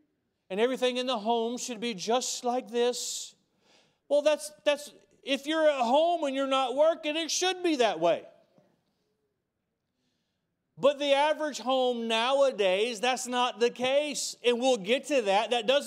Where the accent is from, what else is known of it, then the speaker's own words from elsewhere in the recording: the South, United States; You know, I'm from the South. We have our traditions. Our number one tradition is hating the North.